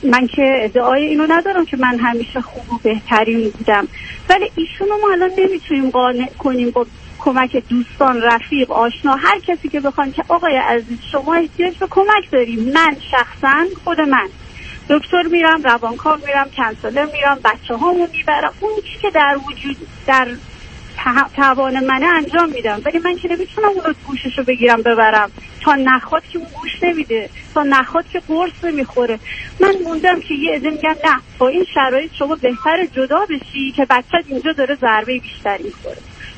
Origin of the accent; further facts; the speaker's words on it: Iran; moved away as an adult; میخواستم که بیام هم تحصیل کنم هم فرار کنم از ایران و اومدم